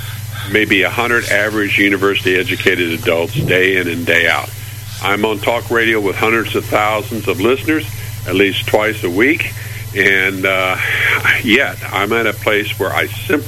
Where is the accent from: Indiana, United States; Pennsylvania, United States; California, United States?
Indiana, United States; I'm a 6'2", good old down-to-earth Indiana boy with a beard